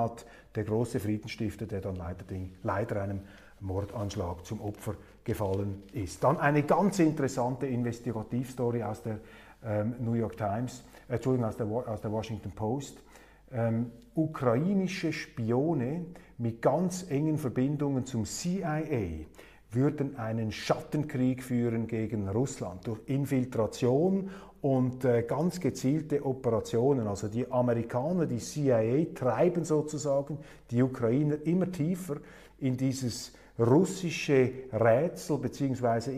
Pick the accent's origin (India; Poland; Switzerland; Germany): Switzerland; Als Schweizer